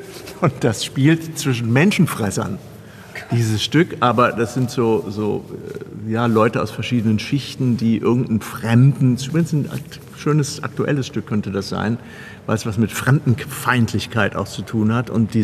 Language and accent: German; Kassel, Hesse, Germany; Ich bin ja auch letztendlich bürgerlich erzogen, ja. Ich komme ja aus dem Kassler Kessel.